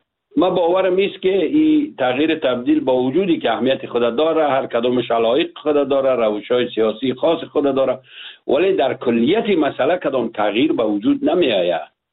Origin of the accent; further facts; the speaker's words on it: Afghanistan; ما افغان هستیم